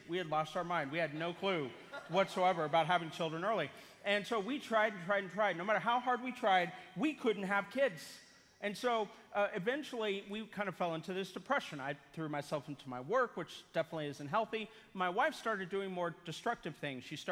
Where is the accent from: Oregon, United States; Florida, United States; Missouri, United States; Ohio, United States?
Missouri, United States; I'm originally from Missouri, so I'm a Kansas City Chiefs fan.